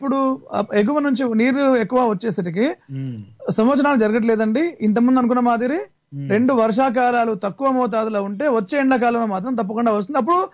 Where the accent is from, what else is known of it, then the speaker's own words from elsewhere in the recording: Telangana, India; నిజామాబాద్ జిల్లాలో ఉన్న శ్రీరామ్ సాగర్ ప్రాజెక్టు నిర్మాణంలో మా ఊరిని త్యాగం చేయడం జరిగింది ఆ నీటి ముంపులో. అది మా స్వస్థలం అండి.